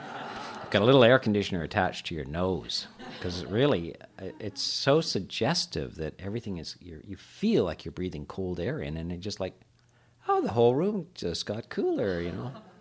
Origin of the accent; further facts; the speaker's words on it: Canada; so I'm, you know, kind of born and raised in Canada, and I spent a lot of time out in the forest and living and doing a lot of camping and stuff